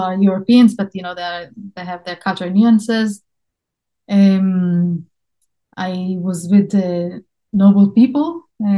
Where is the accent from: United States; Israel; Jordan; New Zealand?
Israel; I was born and raised in Israel